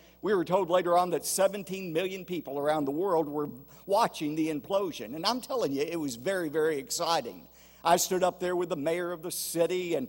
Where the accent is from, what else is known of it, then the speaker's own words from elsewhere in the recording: Dallas, Texas, United States; I've known her all of my life because I grew up in First Baptist Dallas, and she's been a member there all of her life as well.